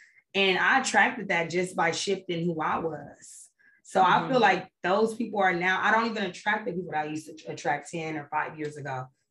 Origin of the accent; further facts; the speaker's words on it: Nebraska, United States; now in Georgia, United States; So I'm in Georgia by myself. I'm originally from Nebraska.